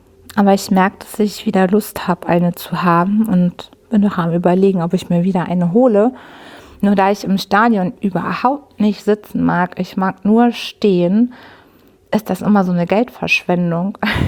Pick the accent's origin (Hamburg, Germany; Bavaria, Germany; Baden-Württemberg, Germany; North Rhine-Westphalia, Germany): Hamburg, Germany; weil ich bin ja Hamburgerin.